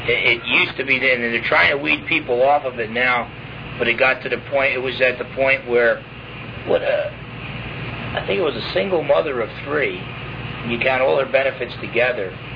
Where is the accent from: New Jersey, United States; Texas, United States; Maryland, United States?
New Jersey, United States; If people gave me any excuse as a kid growing up in New Jersey, said, hey, we'll take care of you even if you don't work, I would take them up on the offer.